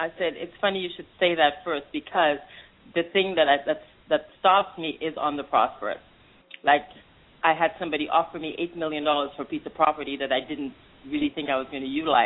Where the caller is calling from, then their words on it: Montreal, Quebec, Canada; Yes, my name is …. I'm calling from Montreal, Canada.